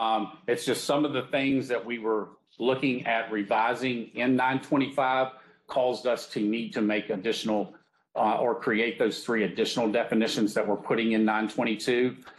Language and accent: English; the South, United States; now in Delaware, United States; I am from the South originally, so we can, I think I have a little leeway to make up for it.